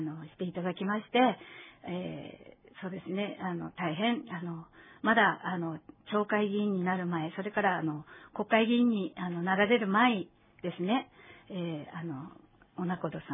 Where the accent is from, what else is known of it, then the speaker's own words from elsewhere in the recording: Biratori, Hokkaido, Japan; はい、ビラトリ町、ホロケ市に生まれました。生まれ育ちまして、平成5年に紅町へ移転しました。